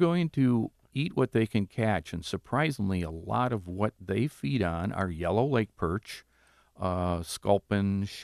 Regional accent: Wisconsin, United States; We're originally from Wisconsin.

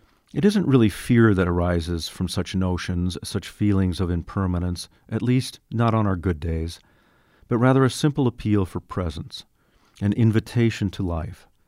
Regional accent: Red Lodge, Montana, United States; And in my hometown of Red Lodge, a nature camp has been started in Jane's honor.

